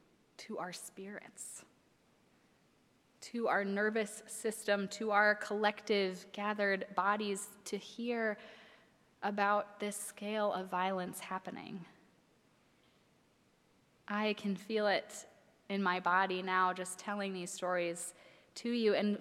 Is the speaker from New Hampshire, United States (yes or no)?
no; Minneapolis, Minnesota, United States; But you know I am from Minneapolis, and so many of you have thoughtfully checked in with me as you've been seeing the news and asked how my family is doing, how my community is doing there